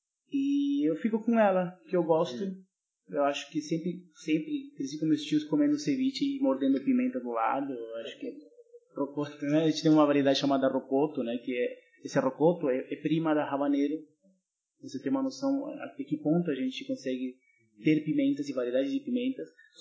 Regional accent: Chorrillos, Lima, Peru; o Guerreiro do meu bairro, de Chorrillos.

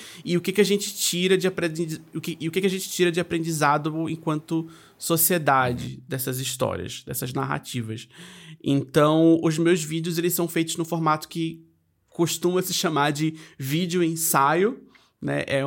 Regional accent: Recife, Pernambuco, Brazil; now in São Paulo, Brazil; eu sou de Pernambuco, eu sou de Recife, mas eu moro em São Paulo.

